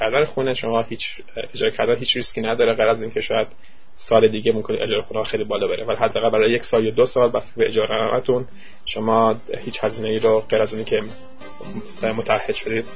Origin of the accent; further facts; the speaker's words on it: Iran; moved away as an adult; now in United States; ما که از ایران اومدیم و دانشجو خونه باشیم و روی ویزای دانشجویی هستیم